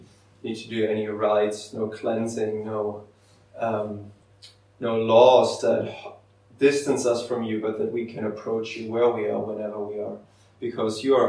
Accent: Germany; English is a second language; I'm a ministry apprentice at St. Columbus, originally from Germany, as you can tell by my accent, perhaps.

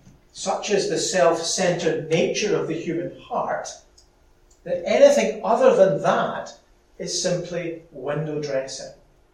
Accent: Scotland, United Kingdom; Where I grew up in Lanarkshire, we live not far from the Clyde Valley.

